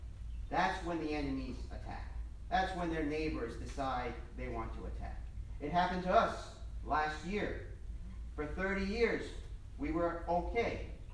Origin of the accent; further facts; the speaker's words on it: New Jersey, United States; Granted, I am from New Jersey and I know how to drive on snow and ice.